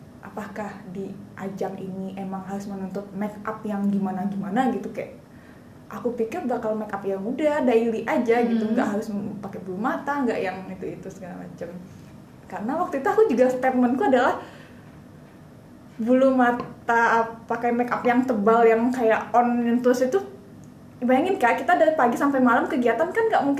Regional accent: West Sumatra, Indonesia; Di kampung aku, di Sumatera Barat.

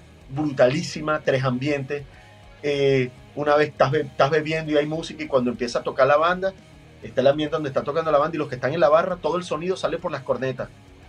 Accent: Venezuela; Es mi país y ya, pues, y si yo lo critico al país, esté como esté, que no es culpa de nosotros los venezolanos en cierta parte

